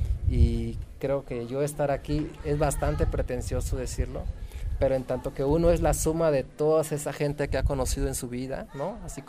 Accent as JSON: {"language": "Spanish", "town": "Tehuantepec", "region": "Oaxaca", "country": "Mexico", "said": "Yo vengo de Tehuantepec, en donde, a pesar de que tiene una memoria histórica de descendientes de pueblos indios y tenemos prácticas tan cercanas como los pueblos de San Blas"}